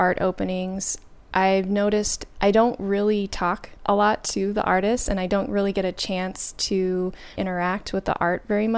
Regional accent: Chico, California, United States; also born or lived in Thailand; I grew up in Chico. I moved away and went into the Peace Corps for a couple years. When I was living in Thailand in the Peace Corps

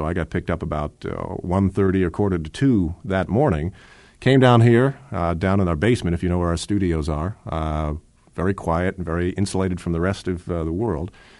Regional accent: New Jersey, United States; moved away; I'm from New Jersey originally, and not having had any particular accent growing up in New Jersey

